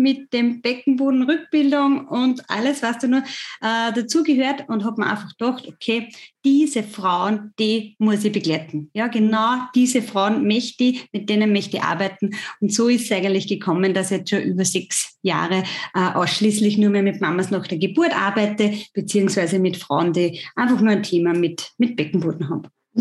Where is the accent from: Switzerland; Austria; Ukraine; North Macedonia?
Austria; Lower Austria; Vielleicht merkt man es auch an der Sprache oder an meiner Mundart. Ich bin aus Österreich, ich bin aus Niederösterreich